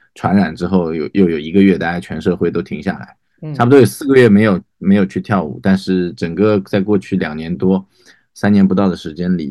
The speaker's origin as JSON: {"language": "Chinese", "region": "Shanghai", "country": "China", "said": "我是上海人"}